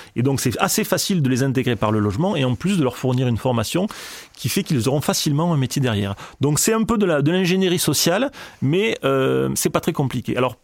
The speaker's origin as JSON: {"language": "French", "town": "Albi", "region": "Occitanie", "country": "France", "moved": "as an adult", "lives_now": "Paris, France", "said": "moi je suis d'Albi dans le Tarn, et je n'attendais qu'une chose, après le bac, pouvoir me barrer, pour aller au mieux, au pire, entre guillemets, à Toulouse, au mieux à Paris. Bon, j'ai pu partir à Paris, j'en suis très heureux, j'y suis depuis 25 ans, 24"}